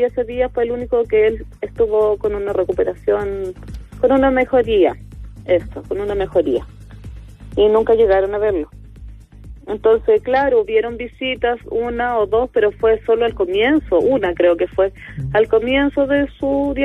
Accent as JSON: {"language": "Spanish", "town": "Linares", "region": "Maule", "country": "Chile", "said": "porque nosotros somos de Linares"}